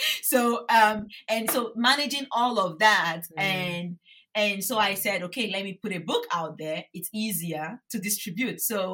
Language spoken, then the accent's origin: English; Benin City, Edo, Nigeria; because I grew up in Benin City. Like, I don't think we have snakes like that in town.